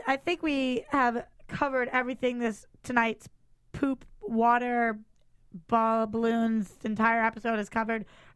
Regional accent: Boston, Massachusetts, United States; and we're both from Boston, so I guess we kind of talk like

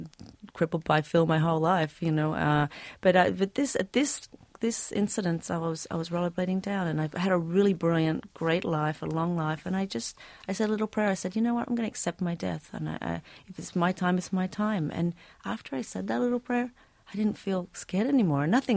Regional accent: Australia; Yeah, growing up in Australia

